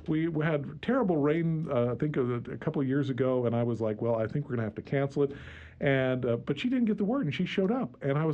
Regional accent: New England, United States; also born or lived in Midwest; And I was born in the Midwest, grew up in New England, and had gone to Lexington, Concord many times.

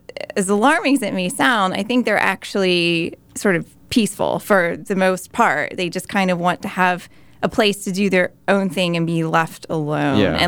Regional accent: United States; oh, well, I am a nationalist, but I'm also American.

